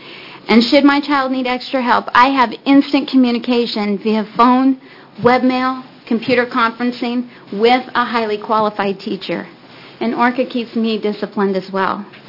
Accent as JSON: {"language": "English", "town": "Hillsboro", "region": "Oregon", "country": "United States", "said": "I'm from Hillsborough."}